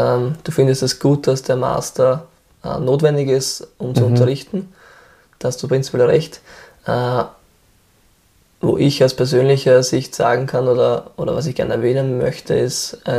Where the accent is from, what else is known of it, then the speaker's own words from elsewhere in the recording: Lower Austria, Austria; Bei uns im Waldviertel sagt man was anderes